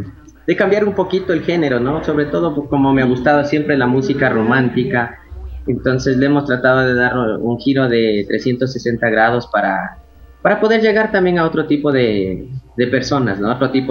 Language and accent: Spanish; Ecuador; Y realmente nosotros, todos los músicos, somos aquí ecuatorianos, porque aquí hay mucho, mucho talento.